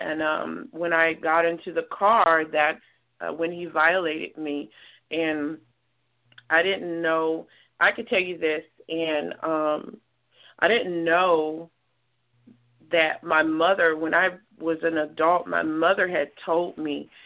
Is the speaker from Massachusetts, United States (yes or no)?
no; San Jose, California, United States; also born or lived in Redwood City; So I was born in Redwood City, and then I moved to San Jose. So I reside in San Jose.